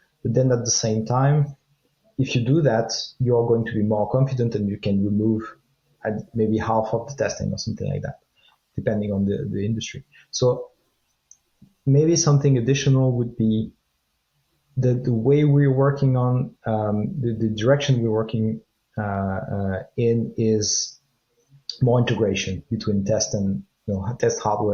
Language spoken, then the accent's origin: English; France; English is a second language; I'm from France.